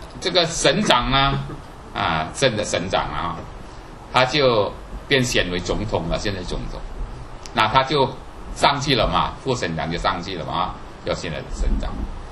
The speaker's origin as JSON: {"language": "Chinese", "country": "Indonesia", "said": "我们知道我是印尼来的哈，我知道印尼的情况。"}